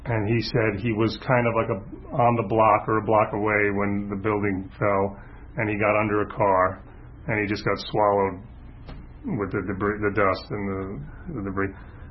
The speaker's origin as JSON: {"language": "English", "town": "New York City", "region": "New York", "country": "United States", "tie": "born or raised there", "said": "There's a family that I grew up with, the Hoffmans, and I grew up in Forest Hills, Queens, and they had 12 kids in their family."}